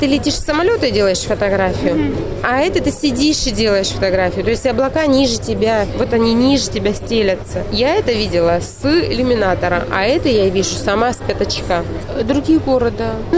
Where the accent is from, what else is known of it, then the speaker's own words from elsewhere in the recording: Ukraine; Есть у меня патриотизм, как бы, что я украинка